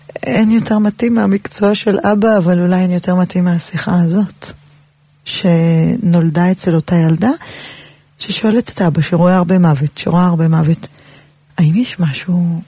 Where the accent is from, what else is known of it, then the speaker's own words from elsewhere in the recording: Herzliya, Tel Aviv District, Israel; גדלתי בהרצליה, לא רחוק מהים